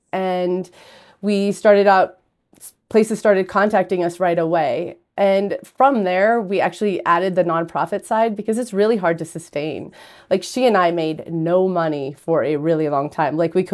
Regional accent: Montana, United States; Montana is a huge state. I actually live 460 miles from my hometown.

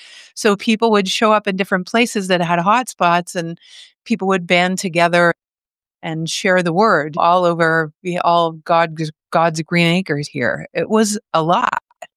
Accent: Asheville, North Carolina, United States; Even the airport extended my car for no charge when I told them I was from Asheville.

